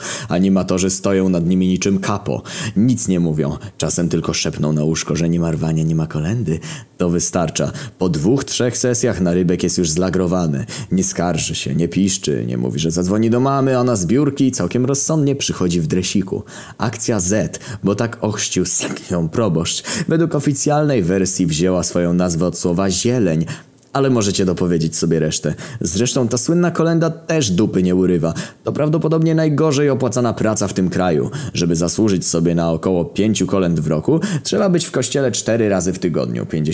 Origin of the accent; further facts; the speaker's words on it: South, Poland; Jestem z południa, więc zwykle było w góry